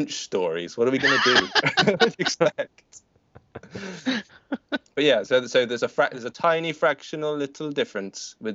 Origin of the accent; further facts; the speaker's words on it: Scotland, United Kingdom; I was raised in Scotland, and we get confused by glowing balls in the sky.